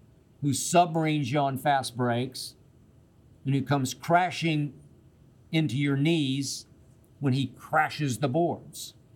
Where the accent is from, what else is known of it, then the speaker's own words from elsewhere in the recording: Oklahoma City, Oklahoma, United States; My first two loves as a little kid growing up in Oklahoma City were number one, University of Oklahoma football